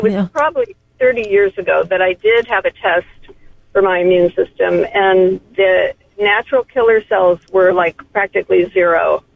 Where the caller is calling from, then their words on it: Santa Cruz, California, United States; I'm in Santa Cruz.